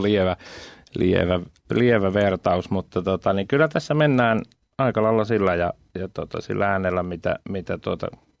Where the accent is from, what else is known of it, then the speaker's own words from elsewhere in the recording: Seinäjoki, South Ostrobothnia, Finland; tuolta Kasperista Seinäjoelta ollaan lähtöisin ja sieltä lähdetty ponnistamaan sitten eteenpäin.